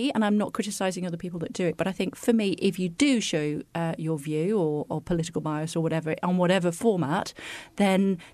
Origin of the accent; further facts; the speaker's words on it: Wigan, North West England, United Kingdom; I'm from Wigan, and so we have no peer.